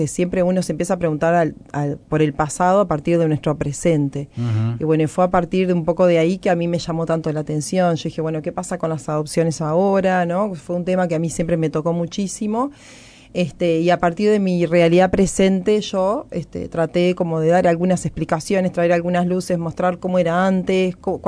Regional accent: Soriano, Uruguay; yo soy del interior, soy de Soriano

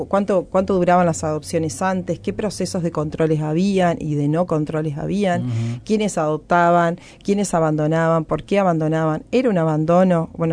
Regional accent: Soriano, Uruguay; yo soy del interior, soy de Soriano

